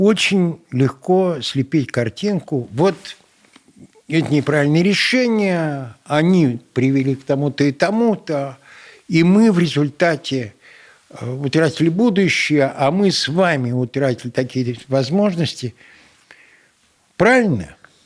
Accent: Moscow, Russia; вы знаете, я москвич

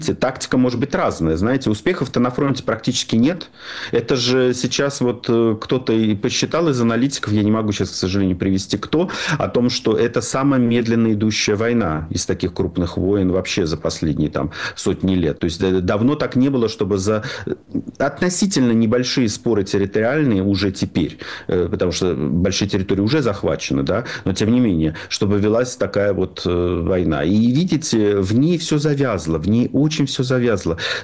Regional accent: Saint Petersburg, Russia; Я не уверен, что здесь аналогии с Ленинградом блокадным полностью уместны. Говорю это как раз петербуржец.

